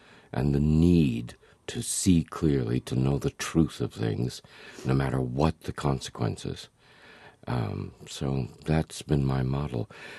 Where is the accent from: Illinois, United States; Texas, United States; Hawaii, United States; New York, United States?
Hawaii, United States; moved away; having been born and raised in Hawaii, there's a totally different view about race in Hawaii.